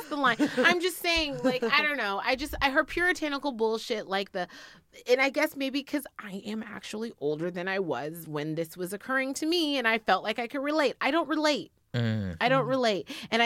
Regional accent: San Francisco, California, United States; I was tolerant about it enough because I grew up in San Francisco where this was mm-hmm. status quo.

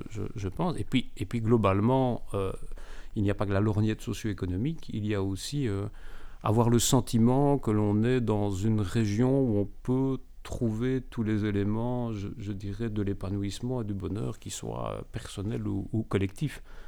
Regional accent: Liège, Wallonia, Belgium; Quand on est liégeois et qu'on vous propose de prendre en charge le développement de la ville

